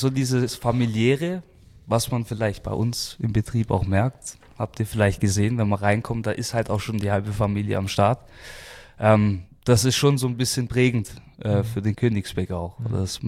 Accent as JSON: {"language": "German", "town": "Stuttgart", "region": "Baden-Württemberg", "country": "Germany", "tie": "born or raised there", "said": "Meine Mutter ist Deutsch, ja, ich bin so zwischen zwei Kulturen aufgewachsen. Also eigentlich bin ich wirklich als Stuttgarter Junge aufgewachsen, aber auf väterlicher Seite, also gerade meine Großeltern, Nonna, Nonno, die Seite, da war halt immer auch die italienische Sprache gefragt."}